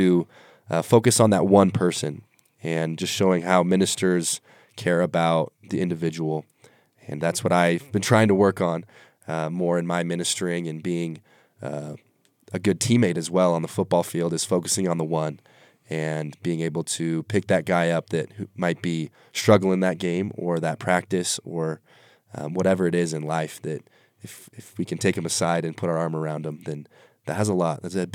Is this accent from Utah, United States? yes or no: yes; American Fork, Utah, United States; I'm an American Fort kid, though, so we were rivals growing up.